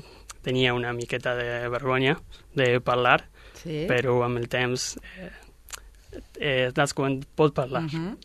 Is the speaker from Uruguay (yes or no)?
yes; Uruguay; Catalan is a second language; also born or lived in Ireland; now in Catalonia, Spain; Soc de l'Uruguai, però vaig arribar d'Irlanda perquè la meva parella és d'aquí, de Catalunya, però ens va conèixer a Irlanda i vam decidir de venir a Catalunya.